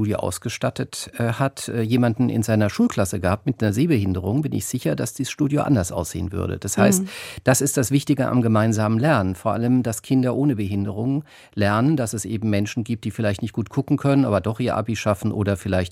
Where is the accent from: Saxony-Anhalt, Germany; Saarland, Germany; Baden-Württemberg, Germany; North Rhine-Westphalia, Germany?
Baden-Württemberg, Germany; Ich komme aus der Region Mannheim-Heidelberg